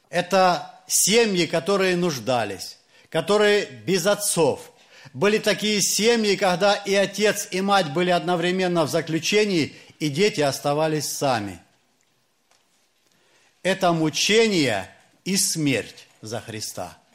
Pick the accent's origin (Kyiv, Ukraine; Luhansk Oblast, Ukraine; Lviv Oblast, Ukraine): Luhansk Oblast, Ukraine; Novoaidar; Я из Луганской области, совершаю пресвитерское служение, есть такой поселок Новоайдар. Семья 19 детей.